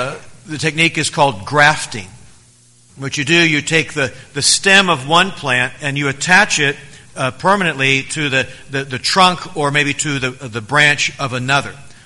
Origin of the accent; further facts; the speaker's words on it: Oklahoma City, Oklahoma, United States; There was a house in the neighborhood I grew up in Oklahoma City that this was going on.